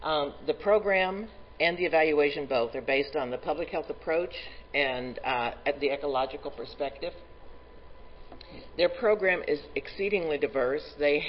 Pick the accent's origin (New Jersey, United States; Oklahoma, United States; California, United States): Oklahoma, United States; now in North Dakota, United States; I came from Oklahoma, moved to North Dakota a couple of times, actually.